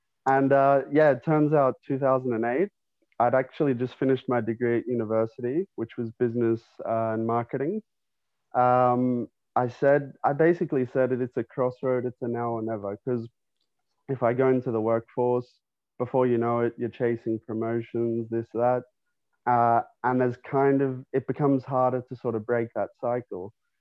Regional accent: Brisbane, Queensland, Australia; Yep, so growing up in Brisbane, Australia, obviously rugby league's kind of everywhere.

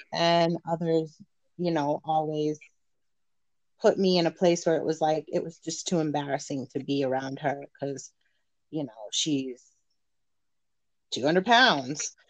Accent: Boston, Massachusetts, United States; I grew up in East Boston, and that time, that era was the beginning stages of the melting pot, where more Latina families were coming

